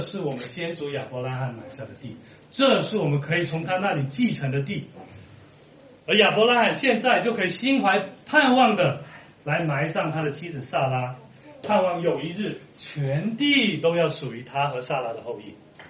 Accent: Guangdong, China; 中国人喜欢这样，我们潮汕人就是这个样子。

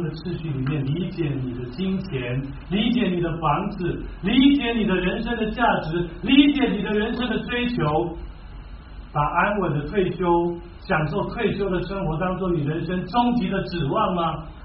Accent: China; 我们中国人说一句古话叫做一朝天子一朝臣

